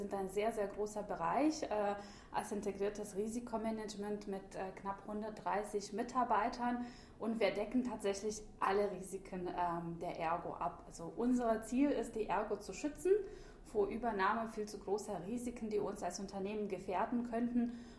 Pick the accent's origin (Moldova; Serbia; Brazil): Moldova; moved away as an adult; now in Germany; ich komme ursprünglich aus Moldawien. Das ist so ein kleines Streifenland zwischen Rumänien und der Ukraine. Ich kam 2010 als Austauschstudentin nach Deutschland.